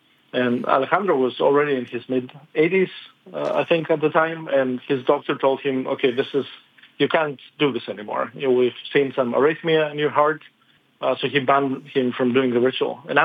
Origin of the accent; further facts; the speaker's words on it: Thessaloniki, Central Macedonia, Greece; I grew up in Greece, and living in Greece, it felt very often like living in between two worlds, because I grew up in a big city, in Thessaloniki, but then I spent my summers at my mother's village in Chalkidiki.